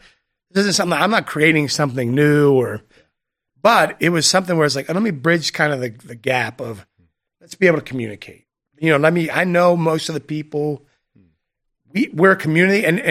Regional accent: Tyrone, United States; I grew up in Tyrone, native Tyronian, blue collar, hard nosed, right?

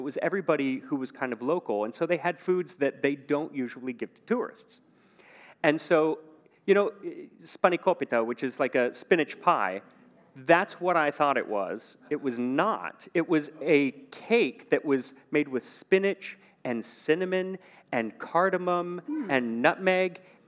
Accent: Arizona, United States; now in Boston, United States; Mexican, I mean, we eat Mexican food all the time growing up in Arizona. So... not very many Mexican food restaurants here in Boston, it turns out.

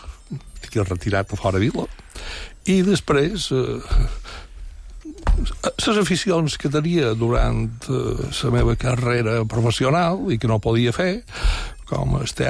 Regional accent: Barcelona, Catalonia, Spain; now in Mallorca, Spain; des de que vaig arribar des de Barcelona, i he estat 43 anys fent feina allà

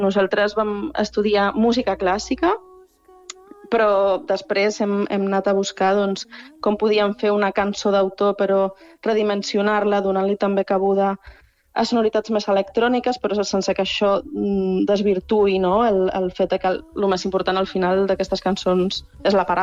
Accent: Ibiza, Balearic Islands, Spain; Sí, sóc eivissenca jo. Encara que no tinguis accent...

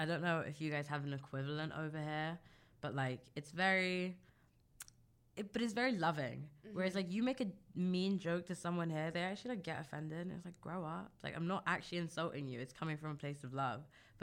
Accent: London, United Kingdom; I grew up in London and went to a university in London.

